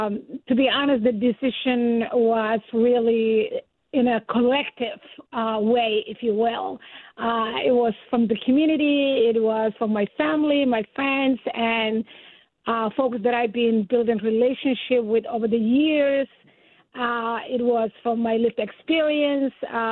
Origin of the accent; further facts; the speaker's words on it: Somalia; English is a second language; also born or lived in Atlanta, Georgia; now in Maine, United States; I'm from Somalia, East Africa, born and raised, came to the United States about some 30, almost 4 years ago. and lived in Atlanta, Georgia, several years, and then moved to Maine in 2005.